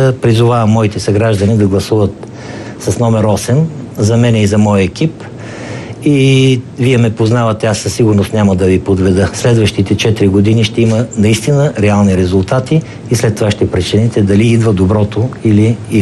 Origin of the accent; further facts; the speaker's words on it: Smolyan, Smolyan Province, Bulgaria; Това е книга за моето родно село, в момента централен квартал на Смолен.